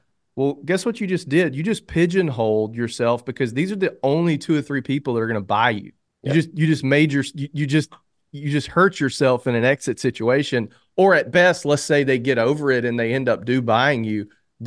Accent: Alabama, United States; I mean, I'm an idiot and I'm from Alabama

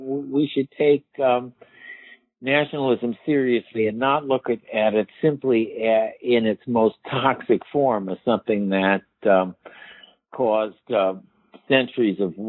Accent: Chicago, Illinois, United States; like I'm from Chicago and I root for the Chicago Cubs.

